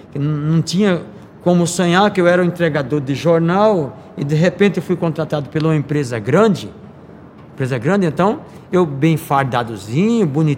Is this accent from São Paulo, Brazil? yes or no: yes; São Paulo, Brazil; born there; nasci em São Paulo, nasci na Vila Maria Alta, mas meus pais são nordestinos e um tempo fomos morar no Nordeste